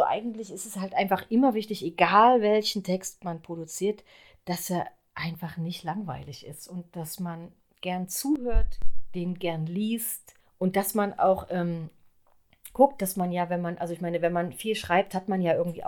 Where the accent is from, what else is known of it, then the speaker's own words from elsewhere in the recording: East Germany, Germany; Ich bin ja in der DDR aufgewachsen